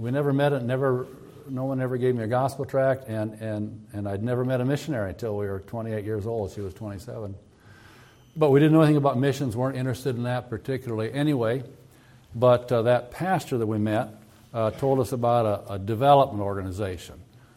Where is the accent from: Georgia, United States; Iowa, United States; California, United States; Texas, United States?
Iowa, United States; We grew up there in Iowa.